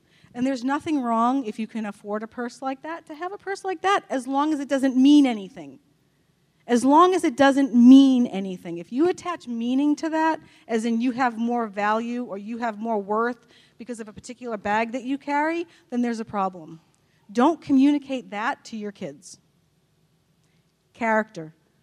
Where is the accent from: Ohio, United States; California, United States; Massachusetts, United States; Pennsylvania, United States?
Massachusetts, United States; Boston; I came from Boston. Growing up in Texas is very different from growing up in Boston.